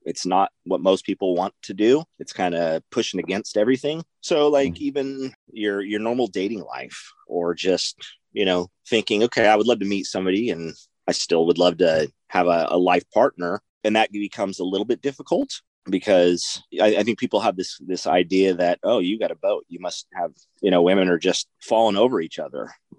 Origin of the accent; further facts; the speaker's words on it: California, United States; So I grew up in California, and we frequented our summers going to a little town called Pismo Beach, which is on the central coastline